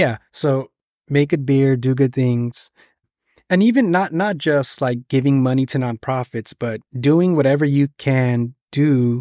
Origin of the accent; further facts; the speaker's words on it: Los Angeles, California, United States; Like I grew up in East LA.